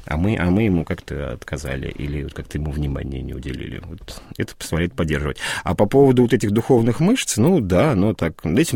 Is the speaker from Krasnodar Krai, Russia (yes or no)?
no; Moscow, Russia; Я там рядом родился, на Войковской, вот, и бабушка жила на Октябрьском поле